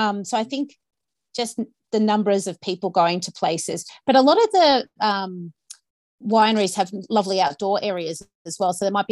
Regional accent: Queensland, Australia; I come from Queensland, so there's some wine regions a couple of hours from where I grew up.

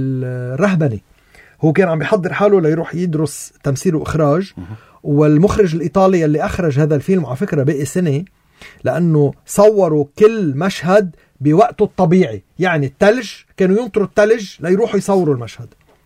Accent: Lebanon; نحن كلبنانيين

